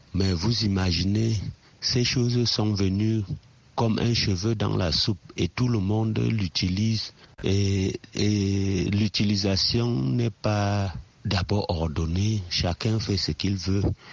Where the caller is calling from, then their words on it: Bafoussam, West, Cameroon; depuis Bafoussam.